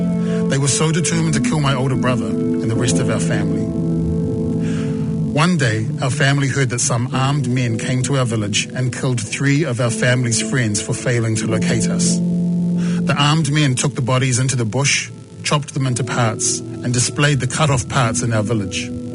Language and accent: English; DR Congo; English is a second language; I am from the Democratic Republic of Congo. Democratic Republic of Congo is a French-speaking nation, so I did all of my education in French.